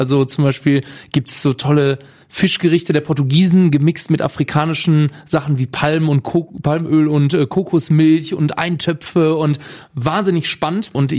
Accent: Cologne, North Rhine-Westphalia, Germany; born there; ich bin ja in Köln wirklich geboren. Karnevalshochburg

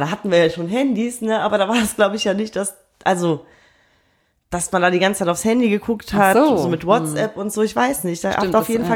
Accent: Cologne, North Rhine-Westphalia, Germany; und dann bin ich noch damals hier in Köln zur Schule gegangen

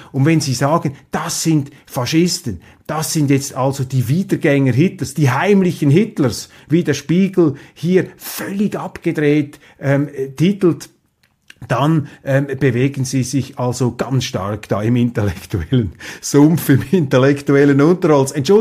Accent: Switzerland; das sage ich als Schweizer

